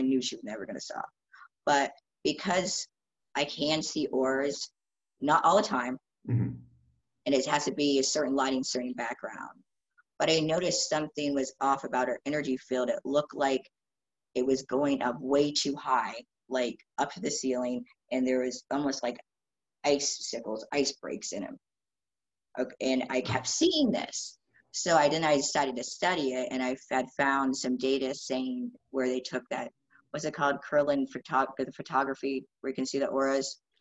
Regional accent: Ohio, United States; so I'm from Ohio.

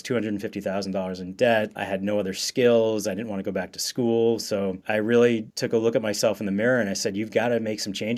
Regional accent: Massachusetts, United States; I'm from Massachusetts and I ended up going to Tulane University undergrad.

